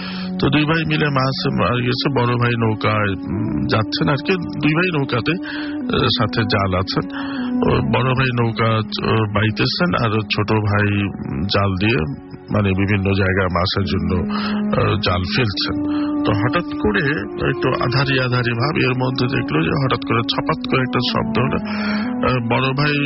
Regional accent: Shibchar, Dhaka Division, Bangladesh; আমাদের গ্রামের বাড়ি হচ্ছে মাদারীপুর শিবচর জেলার চরবাজা মারা গ্রামে

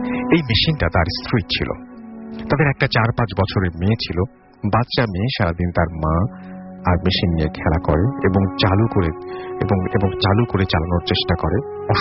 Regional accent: Munshiganj, Dhaka Division, Bangladesh; now in Saudi Arabia; আমি সৌদি আরবে আছি 5 বছর, আমার দেশের বাড়ি মুন্সিগঞ্জে

